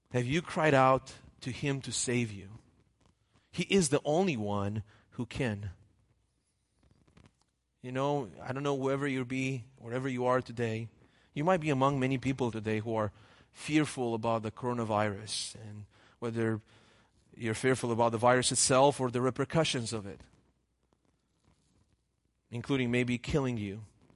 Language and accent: English; Romania; English is a second language; In my hometown in Romania right now